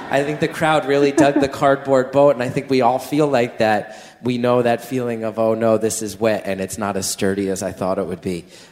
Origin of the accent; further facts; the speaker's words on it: New Jersey, United States; I grew up in New Jersey where all the stereotypes is that we're like scum humans.